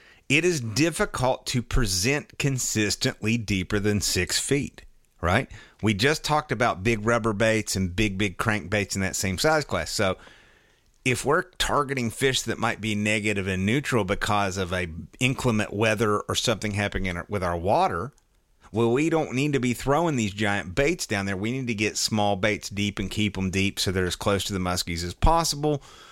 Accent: St. Germain, Wisconsin, United States; we're from St. Germain, which is like the scummier version of Minocqua, if I don't say so myself.

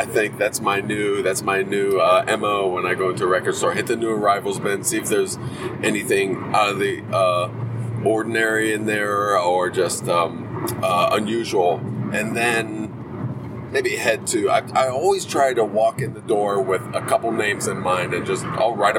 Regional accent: Louisville, Ohio, United States; And at the Kmart that was closest to where I grew up in Louisville, Ohio, I got a copy

